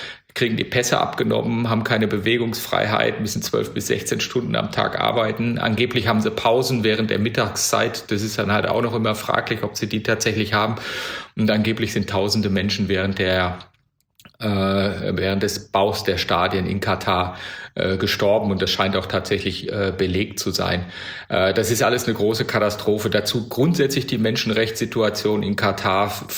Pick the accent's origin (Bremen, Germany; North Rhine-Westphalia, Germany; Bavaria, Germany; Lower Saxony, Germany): North Rhine-Westphalia, Germany; Bielefeld; Ich bin Bielefelder, bin da aufgewachsen